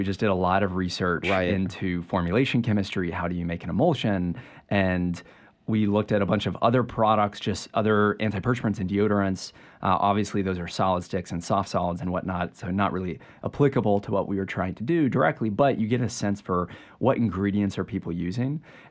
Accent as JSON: {"language": "English", "region": "Georgia", "country": "United States", "lives_now": "Chapel Hill, United States", "said": "I'm from Georgia, and the first time I came and visited UNC, I just felt this energy and this excitement and this joy."}